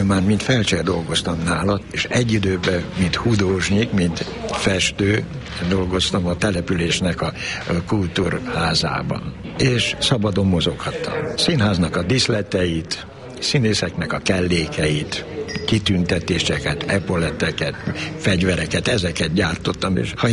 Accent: Hungary; engem először németnek nézett, És amikor mondtam, hogy magyar vagyok

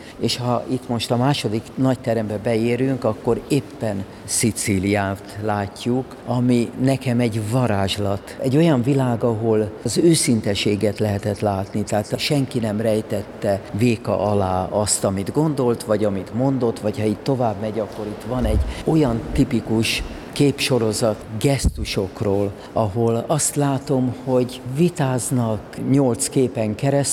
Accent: Budapest, Hungary; Abszolút nem ismertem a vidéket, egy budapesti őslakos értelmiségi családból származom, nekem a vidék a Balaton volt.

